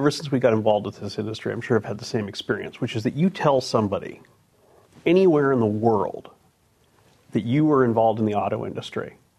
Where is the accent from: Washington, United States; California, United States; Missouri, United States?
California, United States; California, I grew up in California, which is a very car-centric, you know, culture, obviously.